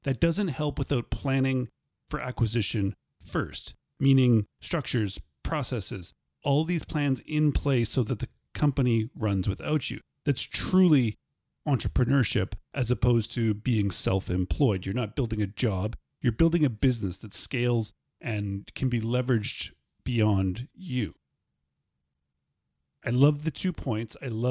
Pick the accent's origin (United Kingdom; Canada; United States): Canada; accent: Canadian; And it makes maybe my Canadian accent not sound so drastic when there's 2 of us.